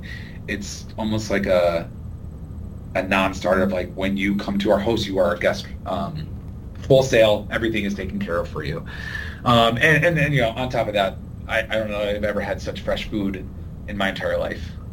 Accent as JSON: {"language": "English", "country": "United States", "said": "it was never a question of being an American, would I be welcome?"}